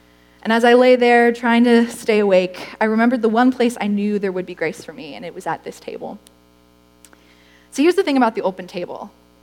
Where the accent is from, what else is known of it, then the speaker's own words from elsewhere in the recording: Minnesota, United States; I'm from Minnesota, so stepping outside in June in Carolina is like the worst.